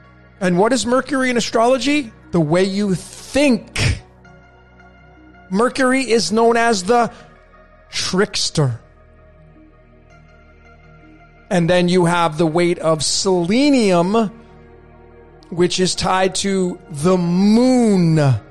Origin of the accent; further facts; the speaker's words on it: Putnam, Connecticut, United States; born there; I was born in Putnam, Connecticut.